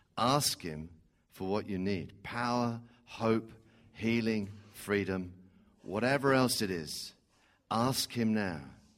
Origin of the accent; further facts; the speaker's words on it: United Kingdom; And Lord, we're very British, some of us, very reserved.